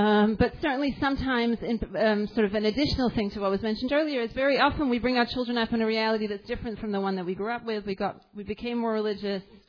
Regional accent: Israel; you know, I came from Israel.

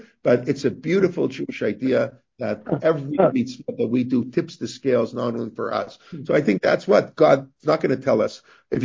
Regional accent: Canada; I was brought up in Canada.

